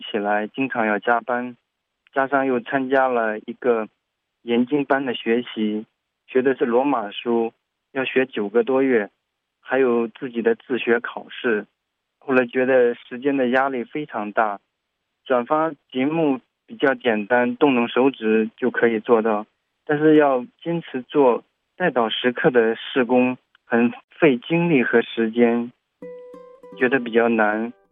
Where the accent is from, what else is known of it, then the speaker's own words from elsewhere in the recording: Jiangsu, China; 我是来自江苏的